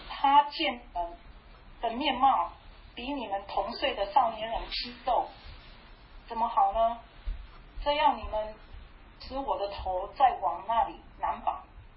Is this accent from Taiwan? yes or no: yes; Taiwan; 我记得我们小的时候在台湾。